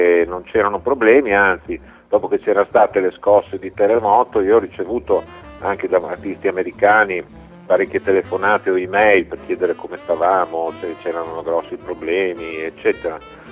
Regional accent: Modena, Emilia-Romagna, Italy; Io sono di Modena e quindi siamo a 20 km proprio dall'epicentro.

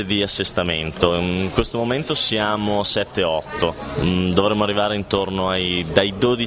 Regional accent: Bologna, Emilia-Romagna, Italy; io sono di Bologna

